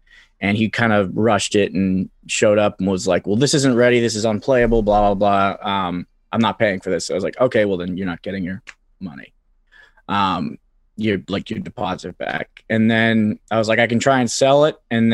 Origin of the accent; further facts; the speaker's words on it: Quincy, Massachusetts, United States; I grew up in Quincy. It's a bit of a lawless wasteland